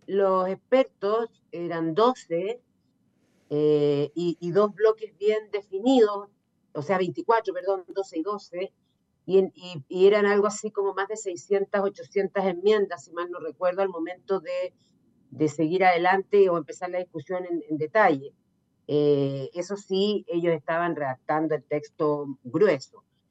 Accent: Aysén, Chile; y yo que soy de Aysén, territorio estratégico

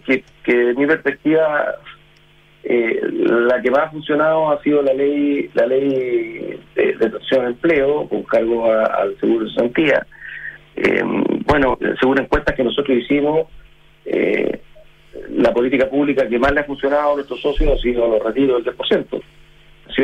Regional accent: Chile; al final acá el beneficiado somos todos los chilenos.

